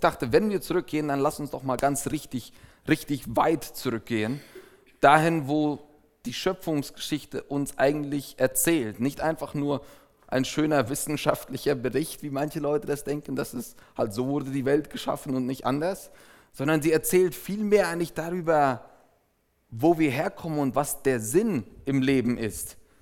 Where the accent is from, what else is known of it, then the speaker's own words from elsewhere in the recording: Paraguay; German is a second language; now in Switzerland; Ich komme aus Paraguay, aus Südamerika. Ich bin dort geboren und aufgewachsen.